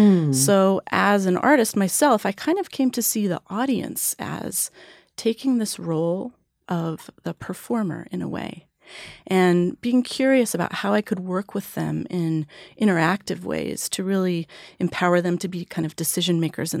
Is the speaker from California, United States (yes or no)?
yes; California, United States; now in New York, United States; and that's what brought me to New York. I'm from California, from the Bay Area.